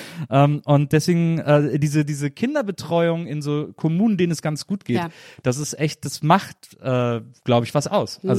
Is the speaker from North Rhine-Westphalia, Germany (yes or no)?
yes; Wesseling, North Rhine-Westphalia, Germany; in Erftstedt, das war so ein Nachbarort von Wesseling, wo ich aufgewachsen bin